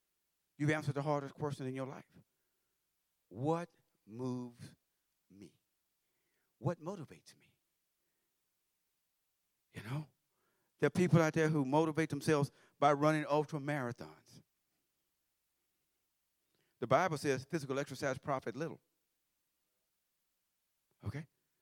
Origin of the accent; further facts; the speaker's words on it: Louisiana, United States; I grew up in Louisiana.